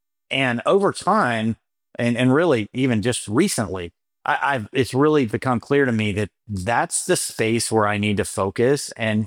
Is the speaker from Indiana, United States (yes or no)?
no; Florida, United States; I grew up in North Florida and here in the U.S.